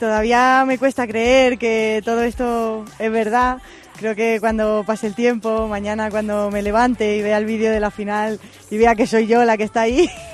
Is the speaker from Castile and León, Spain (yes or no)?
no; Talavera de la Reina, Castilla-La Mancha, Spain; No, soy de Talaverana.